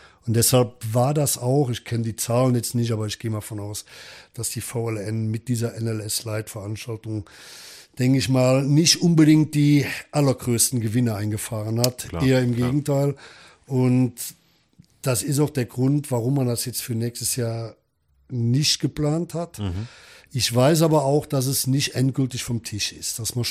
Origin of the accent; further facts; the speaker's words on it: Wimbach, Germany; ja, ich komme aus Wimbach wohlgemerkt.